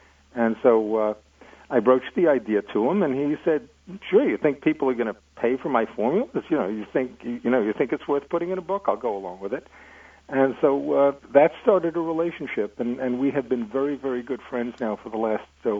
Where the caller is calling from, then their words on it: San Diego, California, United States; I live in San Diego.